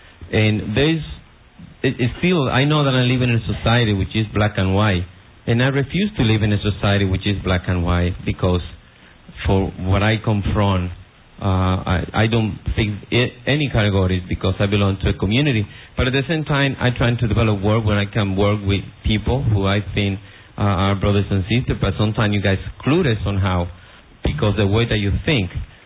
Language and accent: English; New York, United States; I'm from the New York area.